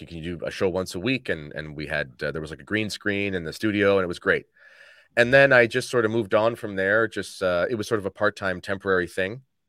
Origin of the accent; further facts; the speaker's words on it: Canada; growing up in Canada, I mean, it's a very different country.